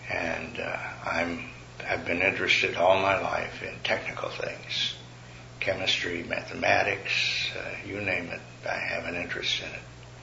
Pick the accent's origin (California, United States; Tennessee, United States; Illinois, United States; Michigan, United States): Illinois, United States; Chicago; I was born in Chicago. I don't think I need to name the state. And grew up there.